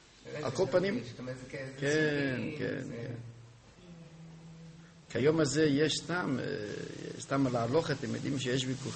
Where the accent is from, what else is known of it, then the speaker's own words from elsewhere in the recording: Jerusalem, Jerusalem District, Israel; עכשיו בשבת אנחנו ירושלמים